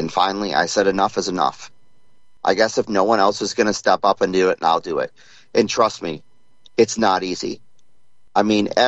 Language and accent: English; Michigan, United States; back to Crawford County for the Asaba Canoe Marathon, my hometown county. I'm really looking forward to getting back home